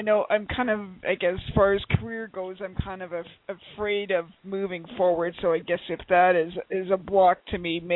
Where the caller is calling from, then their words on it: Alberta, Canada; I'm in Alberta, Canada.